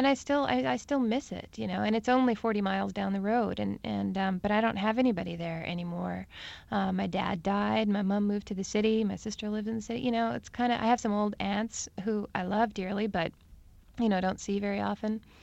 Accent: Steinbach, Manitoba, Canada; born or raised there; now in Montreal, Canada

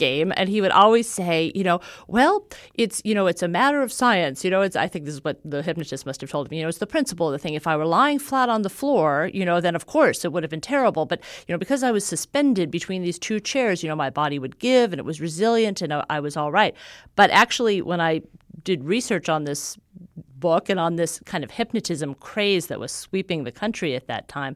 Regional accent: Los Angeles, California, United States; I really didn't understand this growing up in Los Angeles.

